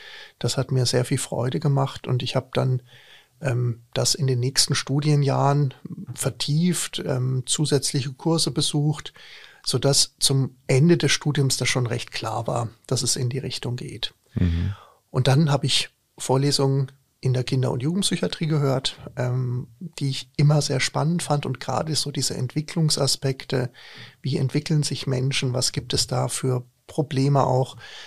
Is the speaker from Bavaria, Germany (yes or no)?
yes; Würzburg, Bavaria, Germany; Ich komme aus der Gegend von Würzburg. Das ist in Unterfranken, ein Teil von Bayern. Das ist auch eine Region, die aus meiner Sicht eine sehr hohe Lebensqualität hat. Sehr gutes Essen, Weinregion